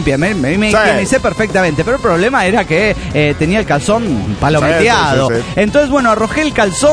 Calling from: Córdoba, Argentina; de Córdoba, Argentina.

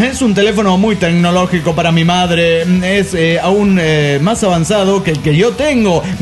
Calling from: La Paz, Bolivia; de La Paz, Bolivia.

